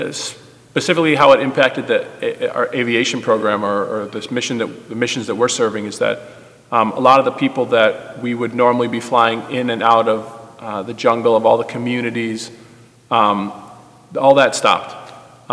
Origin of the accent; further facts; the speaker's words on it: Park Ridge, Illinois, United States; moved away as an adult; now in Peru; I was born here in Park Ridge, raised here, attended Maine South, and then left for school, met my wife in Bolivia, and now we have the privilege of serving in Peru.